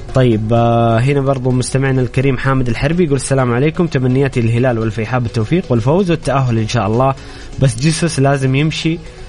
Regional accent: Saudi Arabia; وحنا بصراحة حنا كأندية سعودية حنا نخدمهم

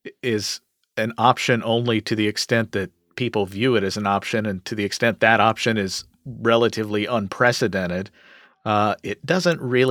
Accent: Kentucky, United States; the Senate Majority Leader in my home state of Kentucky

